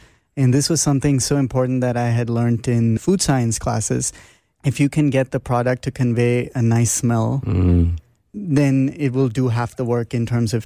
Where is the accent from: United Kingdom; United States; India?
India; growing up in India, in a specific part of India where the food scene was really prominent